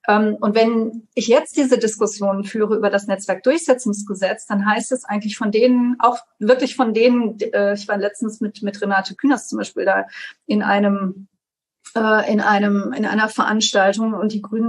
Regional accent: Trier, Rhineland-Palatinate, Germany; hier in meiner Heimatstadt Trier

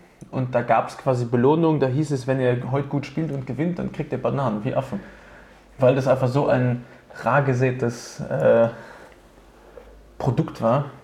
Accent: Innsbruck, Tyrol, Austria; moved away; Also ich meine, vor 10 Jahren bin ich aus Innsbruck hergekommen.

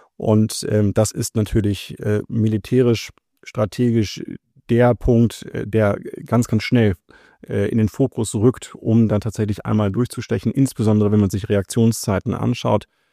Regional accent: Hanover, Lower Saxony, Germany; Ich bin Hannoveraner von Hause aus.

